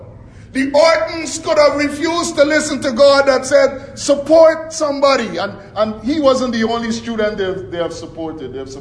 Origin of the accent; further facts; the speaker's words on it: Guyana; Linda is from my home country, Guyana.